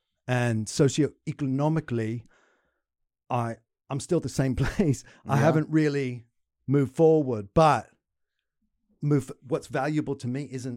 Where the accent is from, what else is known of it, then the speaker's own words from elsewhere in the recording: Wexford, Pennsylvania, United States; Yeah, I was born and raised in Wexford, Pennsylvania